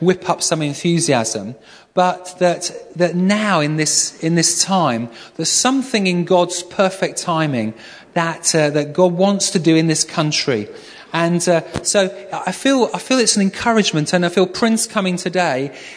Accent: Yorkshire and the Humber, United Kingdom; I'm from Yorkshire, so I felt kind of on home ground, as it were.

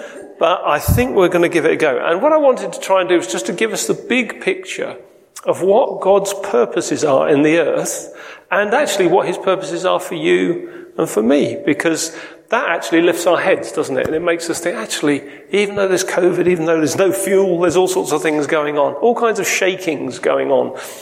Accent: Lowestoft, East of England, United Kingdom; My wife is Sue. We're from Lowestoft, although we spend a fair bit of time in London now

